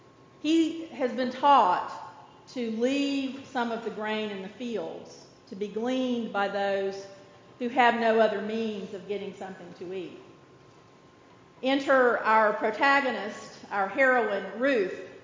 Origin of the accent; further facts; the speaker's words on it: Gastonia, North Carolina, United States; And so I'm here from North Carolina, from the South, to share with you the Cotton Patch Gospel. I grew up in Gastonia, and that is an old mill town outside of Charlotte, North Carolina.